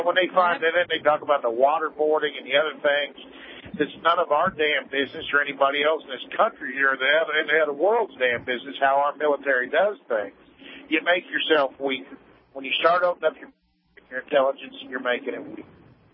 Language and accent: English; United States; cause I'm American, I'm proud to be American, and screw the rest of them, I really don't care.